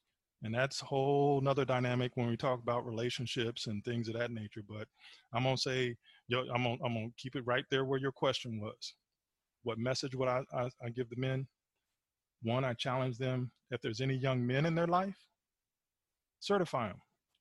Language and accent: English; the South, United States; Because growing up in the South, you know, a lot of Southern traditions